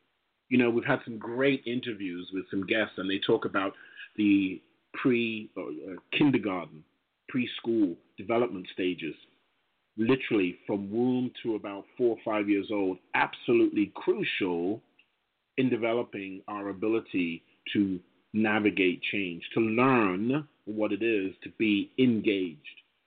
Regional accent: England, United Kingdom; now in United States; So as an English guy, born and raised, coming to America, finding out all the different cultures that are out here, more so, and having lived with them, I embrace that change.

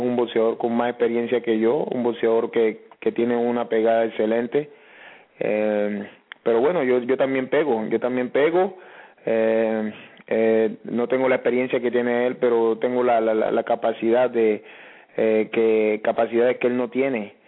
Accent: Antioquia, Colombia; yo vengo del Urabá antioqueño.

